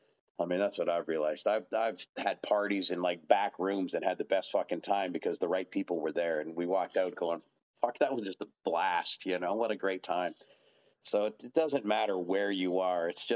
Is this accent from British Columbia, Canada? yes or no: no; Kitchener-Waterloo, Ontario, Canada; And I'm just glad to connect with a few people from my hometown of Kitchener-Waterloo.